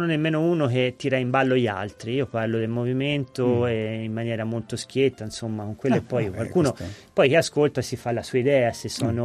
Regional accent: San Giovanni Valdarno, Tuscany, Italy; Io vengo da San Giovanni Valdarno, ha un problema di centro storico, ha un problema di sicurezza anche San Giovanni.

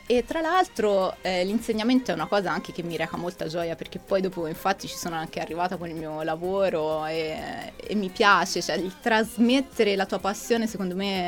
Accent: Arezzo, Tuscany, Italy; Io sono, sì, sono della zona di Cappuccini, quindi sono di Arezzo.

